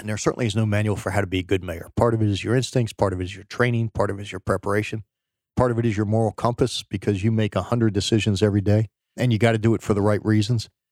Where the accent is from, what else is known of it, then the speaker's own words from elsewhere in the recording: United States; I grew up in outside of Washington, D.C., so I was exposed to public service and politics at an early age. We were Irish Catholic